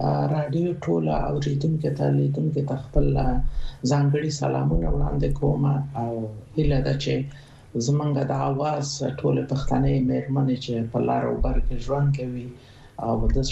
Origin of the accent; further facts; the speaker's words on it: Besud, Nangarhar, Afghanistan; born there; زه په ننګرهار کې زیږیدلی یم، د بیسودو په کلي کې زیږیدلی یم چې د ننګرهار ته نږدې د بیسود د پله تر څنګ یوه سیمه ده، او د جمالی کلی کې زه زیږیدلی.